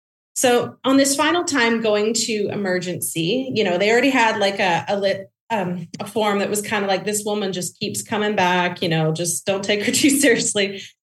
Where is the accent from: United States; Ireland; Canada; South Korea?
Canada; And he's British and I'm Canadian.